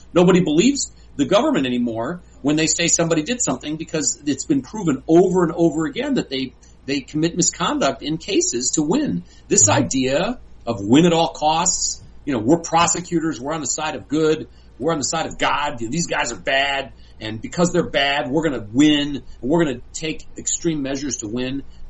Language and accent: English; Cleveland, Ohio, United States; I love Cleveland, Ohio. It's my hometown